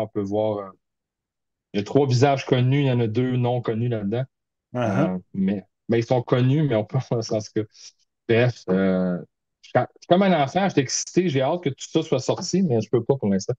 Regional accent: Montreal, Quebec, Canada; Nous, on vient de Montréal.

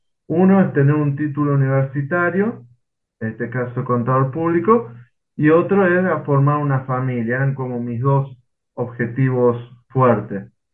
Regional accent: Marcos Juárez, Córdoba, Argentina; yo soy de la ciudad de Marco Juárez, de la provincia de Córdoba, en Argentina. Tengo 33 años, soy de una familia de ahí de Marco Juárez

